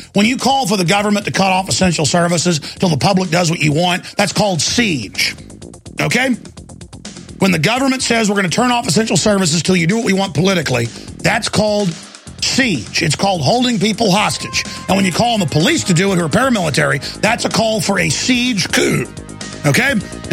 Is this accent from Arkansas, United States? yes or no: no; Dallas, Texas, United States; That happened to me twice growing up in Dallas.